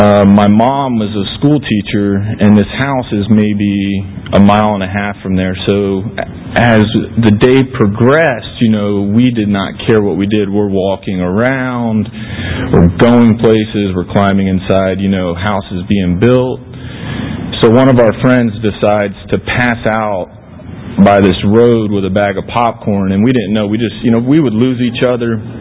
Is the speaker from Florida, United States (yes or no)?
yes; Winter Haven, Florida, United States; also born or lived in New Jersey, United States; I was born up in New Jersey. My parents got a divorce when I was around 2.5, 3. And my mom quickly got married to a gentleman from down here. And we moved to Little Winter Haven in Central Florida.